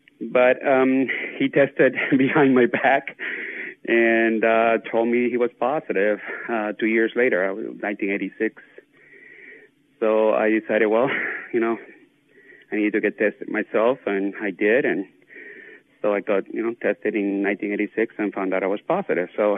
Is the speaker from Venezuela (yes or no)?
yes; Venezuela; moved away as an adult; now in United States; I'm originally from Venezuela, from South America, and I came to the U.S. in 1984. And, you know, moved here because of my boyfriend back then.